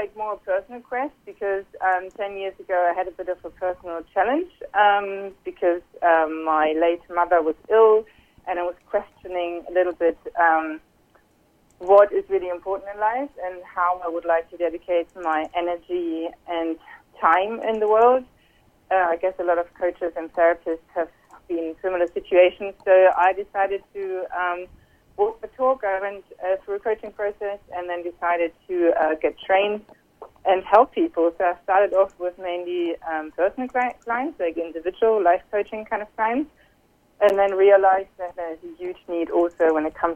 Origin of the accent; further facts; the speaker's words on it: Germany; English is a second language; now in Barcelona, Spain; based in Barcelona, Spain. But I'm originally from Germany myself. So I've been living a bit of an expat culture, I guess, European expat culture